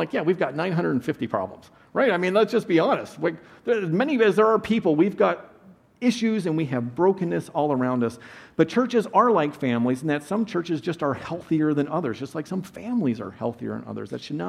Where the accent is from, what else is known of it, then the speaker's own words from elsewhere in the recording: Wenatchee, Washington, United States; Okay, I grew up in Washington State, a town called Wenatchee, right in the center of the state.